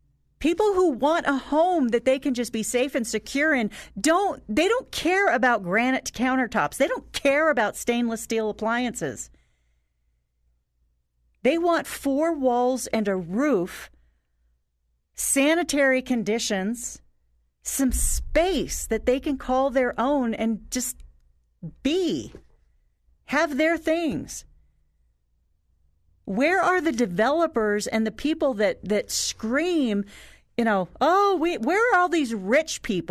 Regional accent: California, United States; moved away; I'm a transplant from California, and I tell you, I've been here for 30 years now

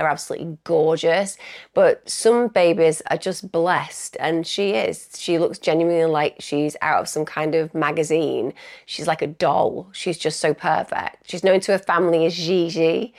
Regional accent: Manchester, North West England, United Kingdom; people like me, we just know we're from Manchester because we're a bit more common, shall we say.

